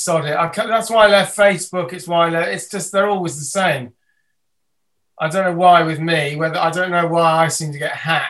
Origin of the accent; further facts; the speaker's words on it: Wales, United Kingdom; I already do mindfulness, of course. I'm Welsh.